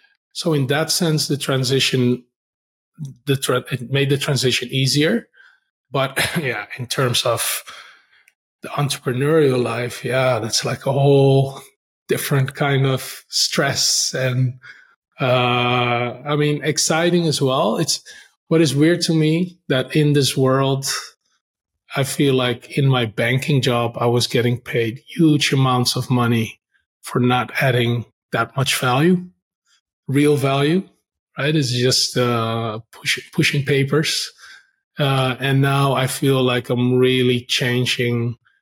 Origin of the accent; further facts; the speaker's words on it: Netherlands; also born or lived in Suriname; now in Singapore; Grew up in the Netherlands since I was two, and somehow ended up in banking, and then spent 10 years in Amsterdam in banking. Then I moved to Singapore